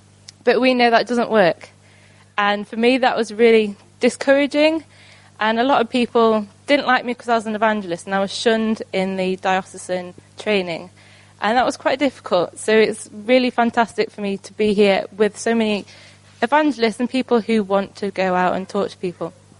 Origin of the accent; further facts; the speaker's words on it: West Midlands, United Kingdom; now in Peterborough, United Kingdom; I'm 23. I was brought up in Staffordshire and I now live in Peterborough.